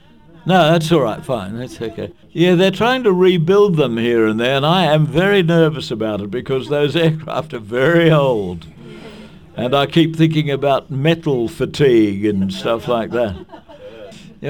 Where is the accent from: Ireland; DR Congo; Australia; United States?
Australia; Coogee, New South Wales; born there; No, I follow Randwick. I was born in Coogee, and Coogee Oval is Randwick's home ground, and they play real football up there.